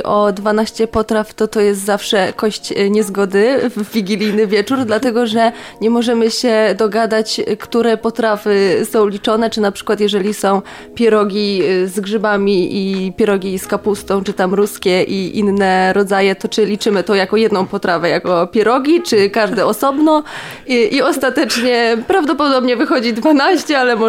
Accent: Gdańsk, Pomeranian Voivodeship, Poland; Tak, ja jestem z Gdańska. I faktycznie u nas no to nie jest ciężko zdobyć ryby

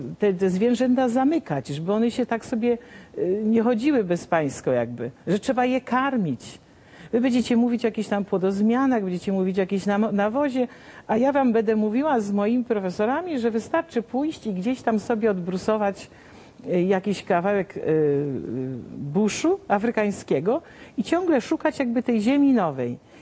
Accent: Warmian-Masurian Voivodeship, Poland; sama jestem ze wsi mazurskiej. Moi rodzice byli rolnikami i skończyłam także szkołę rolniczą.

